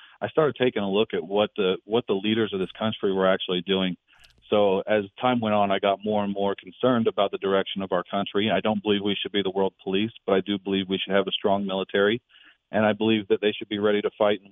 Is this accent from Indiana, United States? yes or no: yes; Indiana, United States; So I grew up in Southern Indiana, and I grew up in farm country, and it was a great childhood.